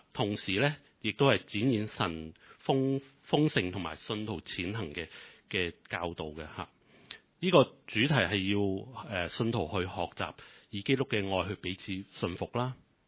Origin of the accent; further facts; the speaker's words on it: China; 因為我哋中國人有句話咧，就係即唔孝敬父母會俾雷劈噶嘛嚇。